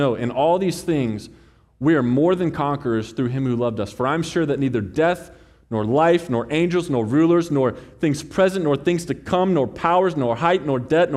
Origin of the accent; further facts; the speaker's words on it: Texas, United States; I'm a Texan. I'm not used to this cold weather yet.